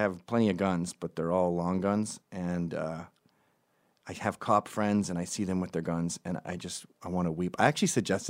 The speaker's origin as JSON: {"language": "English", "region": "New York", "country": "United States", "said": "And when you hear it as a New Yorker, who's sane, by the way, not these liberals"}